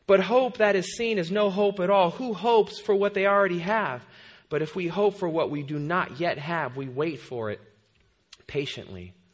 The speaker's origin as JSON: {"language": "English", "region": "California", "country": "United States", "tie": "born or raised there", "said": "And I had never been up there, even though I grew up in the East Bay."}